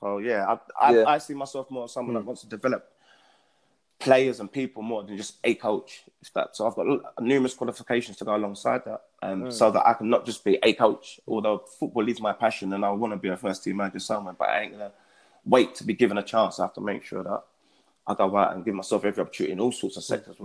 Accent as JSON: {"language": "English", "region": "London", "country": "United Kingdom", "said": "I'm from East London."}